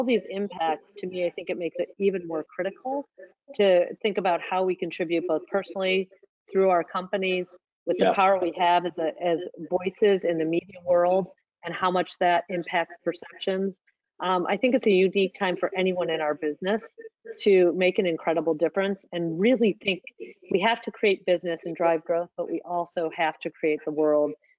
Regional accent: Detroit, Michigan, United States; And I looked at my hometown, Detroit, was really impressed with what Mayor Duggan has been doing to develop

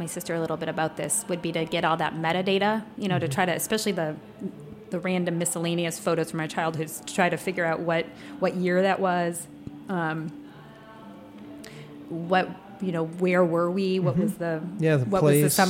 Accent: Monmouth, Illinois, United States; I went to college in my hometown. It's called Monmouth College in a little tiny town in Illinois where I grew up, Monmouth, Illinois.

